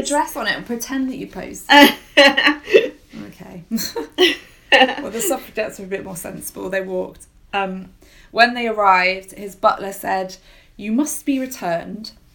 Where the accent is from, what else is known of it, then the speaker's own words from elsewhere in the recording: Liverpool, North West England, United Kingdom; prominent suffragette in Liverpool. Way, mm-hmm. That's where I'm from.